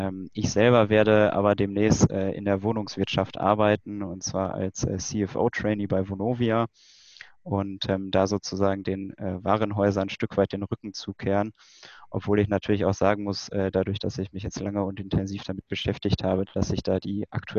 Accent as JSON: {"language": "German", "town": "Paderborn", "region": "North Rhine-Westphalia", "country": "Germany", "tie": "born or raised there", "said": "Aber jetzt mal meine Heimatstadt als Beispiel genommen, Paderborn, also die Kernstadt selber hat gut 150.000 Einwohner."}